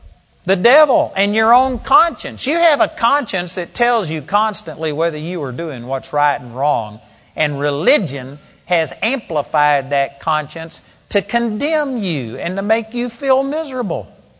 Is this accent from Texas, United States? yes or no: yes; Texas, United States; I was raised here in Texas. I was raised in the Baptist church.